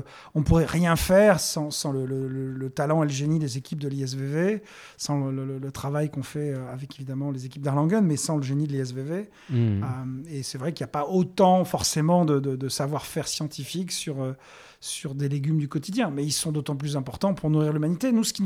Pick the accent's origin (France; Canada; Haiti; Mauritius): France; Bordeaux, Nouvelle-Aquitaine; et donc par construction, on est bordelais, donc on voulait aussi travailler.